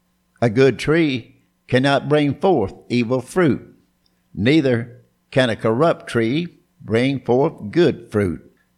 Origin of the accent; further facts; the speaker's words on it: Bristol, Virginia, United States; from my hometown of Bristol, Virginia.